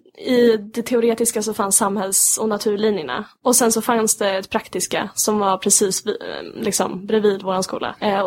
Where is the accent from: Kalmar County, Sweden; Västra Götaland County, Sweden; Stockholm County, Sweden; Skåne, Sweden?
Stockholm County, Sweden; Sollentuna; Jag är uppvuxen i Sollentuna med mina föräldrar och min lilla syster Ulrika.